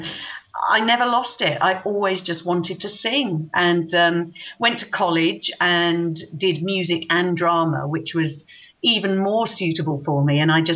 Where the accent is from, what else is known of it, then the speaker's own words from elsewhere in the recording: South East England, United Kingdom; I grew up down in Kent in the south of England. It's called the Garden of England because it's very rural, lots of lovely sort of fields and trees and so on. So I was brought up in a beautiful area of the country.